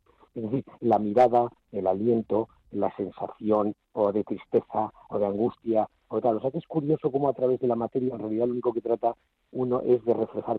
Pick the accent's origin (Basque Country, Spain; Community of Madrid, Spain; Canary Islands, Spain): Community of Madrid, Spain; Madrid; como madrileño, que vivo en Madrid